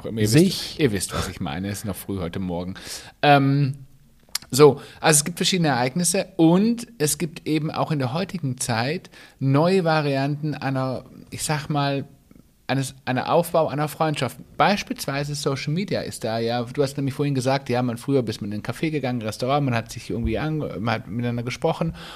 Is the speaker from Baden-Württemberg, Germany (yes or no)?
yes; Baden-Württemberg, Germany; moved away as an adult; now in Munich, Germany; als ich von meiner Heimat, wo ich herkomme, aus dem schwäbischen Dorf, hierher nach Bayern gezogen bin, nach München.